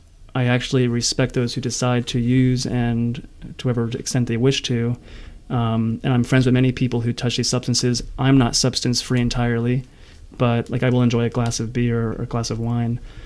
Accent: Easton, Pennsylvania, United States; also born or lived in Phillipsburg; So I was born and raised right here in the Easton Phillipsburg area.

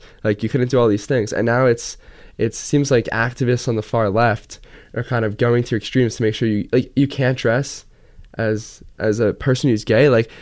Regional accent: Scotch Plains, New Jersey, United States; So this kind of relates to my hometown, Scotch Plains, because recently a Native American figure

